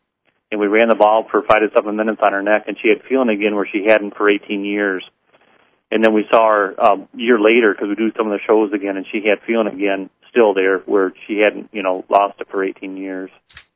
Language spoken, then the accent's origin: English; Michigan, United States; We travel, we're from Michigan, but we travel into Ohio, Indiana, Kentucky area.